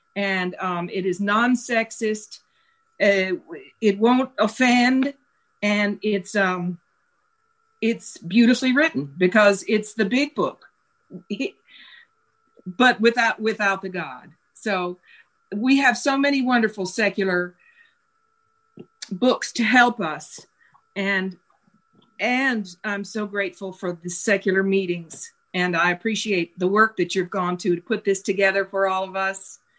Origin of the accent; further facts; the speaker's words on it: North Carolina, United States; from North Carolina.